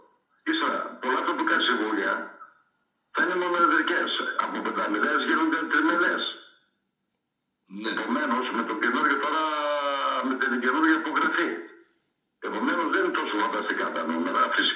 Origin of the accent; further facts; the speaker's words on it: Farkadona, Thessaly, Greece; είμαστε τοπικιστέοι, Φαρκαδόνοι, α το πω έτσι, να μην πω για άλλα χωριά. Έτσι θα ψηφίσω το χωριό μου